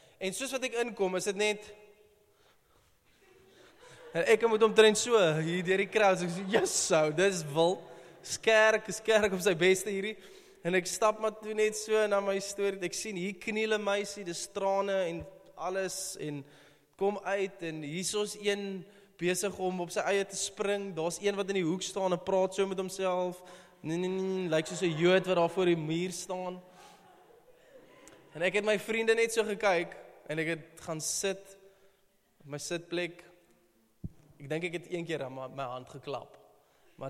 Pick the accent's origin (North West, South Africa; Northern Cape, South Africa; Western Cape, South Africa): Western Cape, South Africa; Malmesbury; Ek kom van Mamasbury af, al die nuwe mense. En dis 'n vreeslike charismatiese plek. En daar aanbid jy nie met 'n gitaar in die kerk nie.